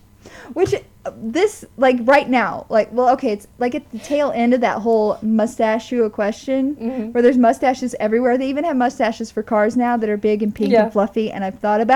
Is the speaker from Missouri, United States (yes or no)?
yes; Missouri, United States; So I'm from Missouri, so I'm going to tackle the Missouri one